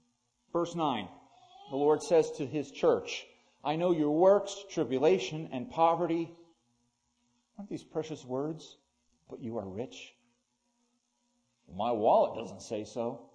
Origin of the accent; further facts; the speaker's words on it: Morrisville, Pennsylvania, United States; of Morrisville, Pennsylvania, it's called First United Presbyterian at the time, of Morrisville, my hometown, just down the road from the Baptist church that I attended